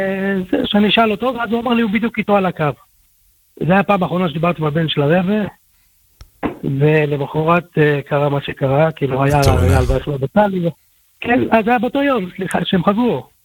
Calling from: Bnei Brak, Tel Aviv District, Israel; אני מבני ברק.

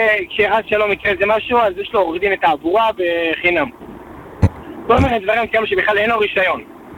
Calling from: Beitar Illit, Judea and Samaria Area, Israel; אני מביתר עילית. אני ממש נהנה לשמוע את התוכנית שלך

